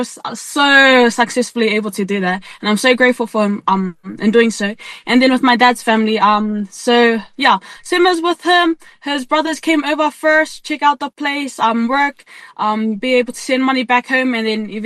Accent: New Zealand; born there; Yeah, I was born in New Zealand, 2004.

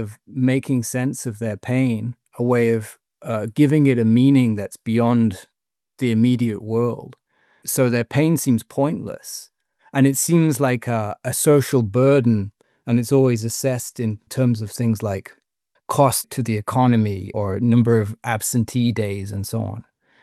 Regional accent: England, United Kingdom; Being English, I don't know.

